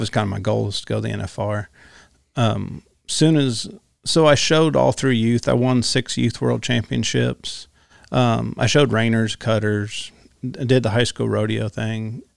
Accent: Ohio, United States; also born or lived in Indiana; I grew up in Ohio, in Indiana. So there wasn't as much roping there as there is here in Texas.

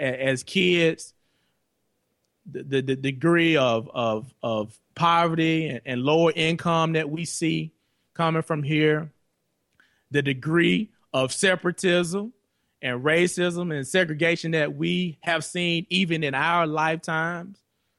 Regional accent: the South, United States; what I've experienced growing up in the South and the pride, of course, of coming from this region

